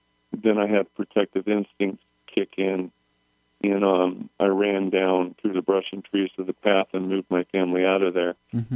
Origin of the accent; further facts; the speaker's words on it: Oregon, United States; moved away as an adult; also born or lived in Anchorage, Alaska; my background is I grew up in Oregon, moved to Anchorage, Alaska in 1980 on a basketball scholarship